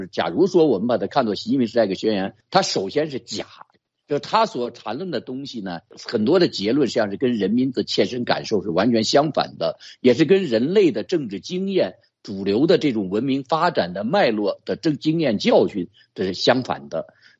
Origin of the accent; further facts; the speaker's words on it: China; 我们中国人有句话叫智大才疏